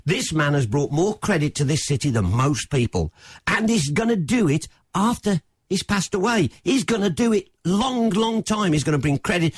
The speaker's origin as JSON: {"language": "English", "town": "Birmingham", "region": "West Midlands", "country": "United Kingdom", "said": "I'm a Brummie, and as a Brummie, I'm proud of him."}